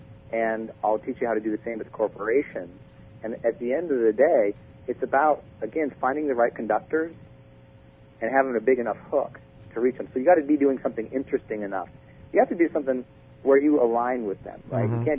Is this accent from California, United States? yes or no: no; Montana, United States; First time I learned that word, you know, I'm from Montana, you know, perpetuity.